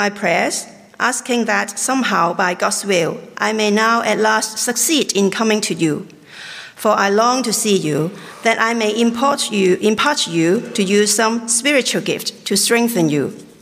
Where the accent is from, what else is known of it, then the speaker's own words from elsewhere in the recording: Hong Kong; from Hong Kong. It's my privilege to be in St. John's.